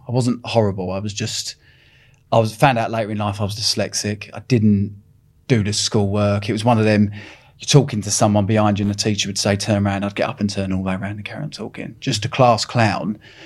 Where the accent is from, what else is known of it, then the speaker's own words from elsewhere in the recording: Epping, East of England, United Kingdom; I'm from a little town in Epping, and we didn't have no money.